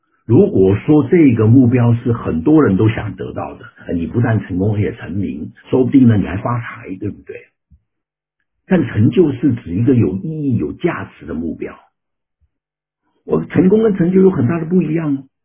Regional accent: China; 其实我们中国人早就有这样的教导。

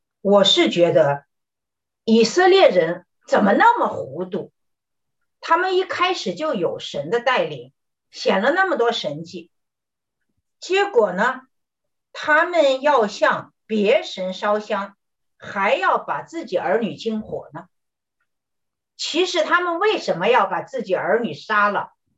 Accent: Henan, China; 特别是在我的老家河南

